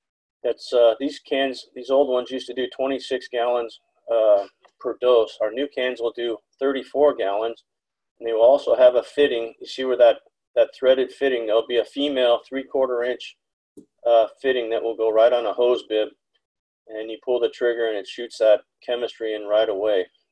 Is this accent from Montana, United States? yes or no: no; California, United States; I grew up in the Bay Area, so I live in Texas now.